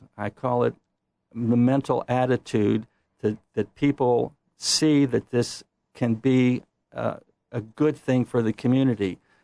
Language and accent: English; Youngstown, Ohio, United States; Look, I'm from Youngstown, and that was a traumatic thing for me.